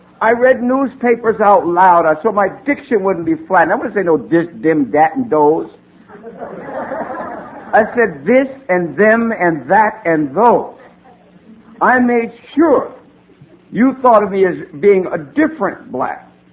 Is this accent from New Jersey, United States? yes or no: yes; New Jersey, United States; born there; and I was born in New Jersey